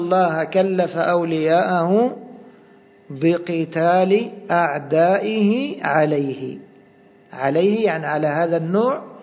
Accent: Egypt; كما عندنا في بلادنا مصر

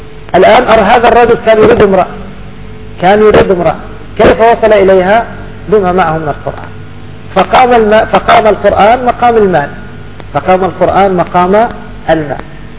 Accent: Egypt; يذهب إلى هذا معهد القراءات عندنا في مصر

